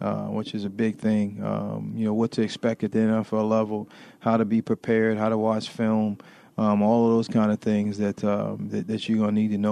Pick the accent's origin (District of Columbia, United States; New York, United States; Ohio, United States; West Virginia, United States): New York, United States; Hempstead; I grew up in Hempstead, New York, right where the New York Jets practice.